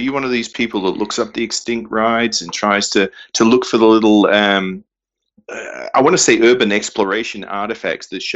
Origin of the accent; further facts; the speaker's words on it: Australia; moved away; I grew up in Australia.